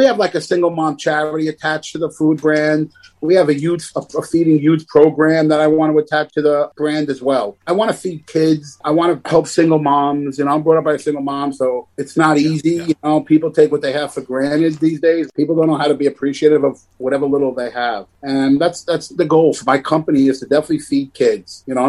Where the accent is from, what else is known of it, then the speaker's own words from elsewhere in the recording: Bronx, New York, United States; about my life growing up in the Bronx, 14-year-old kids with their moms.